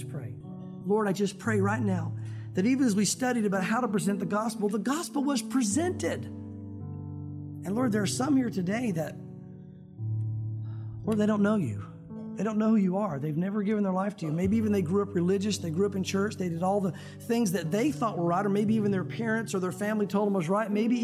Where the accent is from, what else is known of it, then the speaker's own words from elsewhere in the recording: Knoxville, Tennessee, United States; I grew up in Tennessee. Spent most of my life in Knoxville.